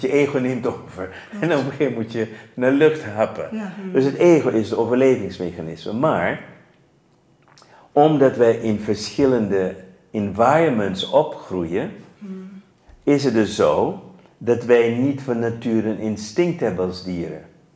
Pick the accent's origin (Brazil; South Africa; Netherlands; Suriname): Netherlands; moved away; Dus ik ben uit Nederland weggetrokken.